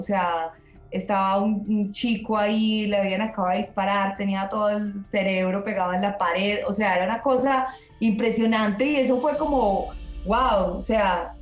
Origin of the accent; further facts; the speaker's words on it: Colombia; Colombia, los colombianos tienen una influencia muy grande